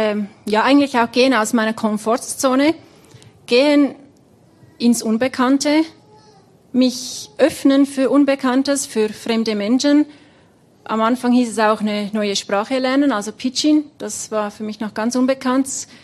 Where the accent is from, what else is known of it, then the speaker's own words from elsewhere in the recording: Switzerland; moved away as an adult; also born or lived in Papua New Guinea; die Frau von Gerald. Und ja, wie ihr gehört habt, komme ich aus der Schweiz. Genau, und da habe ich auch gewohnt bis 2011.